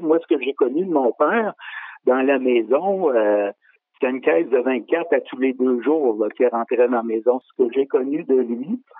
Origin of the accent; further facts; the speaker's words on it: Quebec, Canada; Moi, je suis originaire de l'Outaouais. J'ai passé mon enfance, adolescence, puis une partie de ma vie jeune adulte dans l'Outaouais.